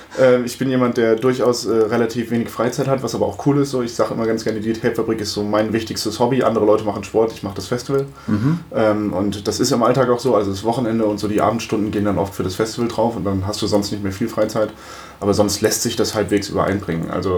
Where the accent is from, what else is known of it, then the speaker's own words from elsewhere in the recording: Limburg an der Lahn, Hesse, Germany; Naja, wir sind ja hier aufgewachsen. Ich komme aus der Ecke Limburg, also Limburg an der Lahn, hier in Hessen.